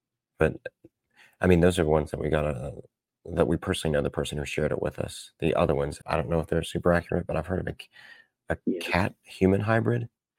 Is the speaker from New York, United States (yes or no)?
yes; New York, United States; this took place in my home state of New York.